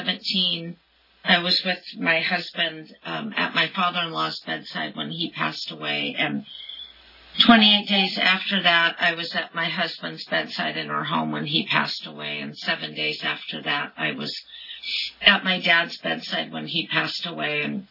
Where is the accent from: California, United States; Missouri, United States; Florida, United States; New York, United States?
California, United States; Santa Cruz; I grew up in Santa Cruz and up north on the Monterey Bay there. You guys know where Santa Cruz is.